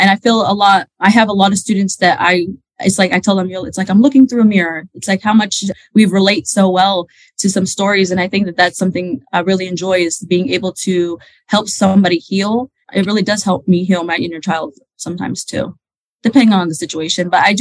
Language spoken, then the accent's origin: English; United States; I'm American. I'm an Arab American. My parents are Palestinian, and they immigrated here when they were young.